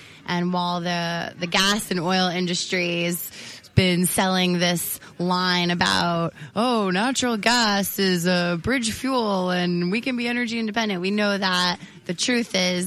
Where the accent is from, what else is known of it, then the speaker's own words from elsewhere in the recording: New York City, New York, United States; now in Binghamton, United States; Yes, I'm originally from New York City, and and spent the past decade in Brooklyn, but then ended up moving to Binghamton.